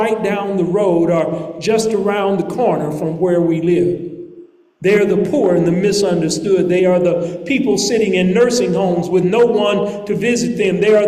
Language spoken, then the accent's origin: English; Kansas City, United States; I was born here in Kansas City, raised in Kansas City, educated in Kansas City, grew up, played, lived, laughed, and loved right here in Kansas City.